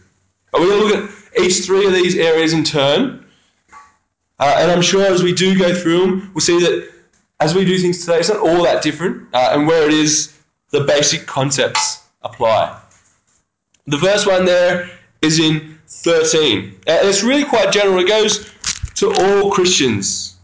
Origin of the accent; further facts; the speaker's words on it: Australia; See, I love being Australian. I reckon I'm pretty good at it.